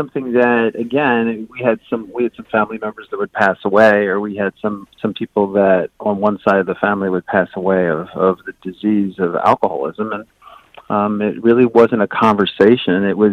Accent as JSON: {"language": "English", "town": "Reading", "region": "Pennsylvania", "country": "United States", "tie": "born or raised there", "said": "I'm 52 years old. I was brought up in Reading, Pennsylvania, just outside of Lancaster, Pennsylvania."}